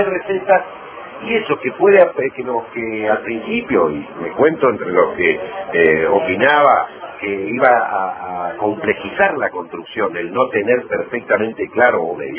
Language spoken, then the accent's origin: Spanish; Neuquén, Argentina; yo además soy neuquino